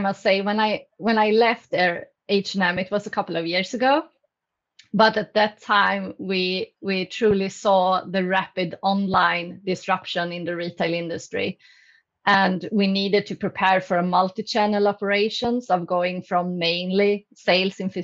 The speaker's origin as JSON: {"language": "English", "town": "Vänersborg", "region": "Västra Götaland", "country": "Sweden", "said": "I'm from a small city in the western part of Sweden."}